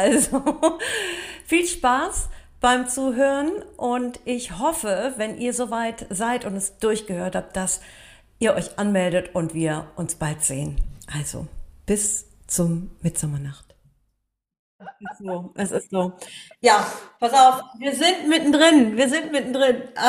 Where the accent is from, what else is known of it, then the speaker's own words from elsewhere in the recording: Cologne, North Rhine-Westphalia, Germany; Ich komme ja aus Köln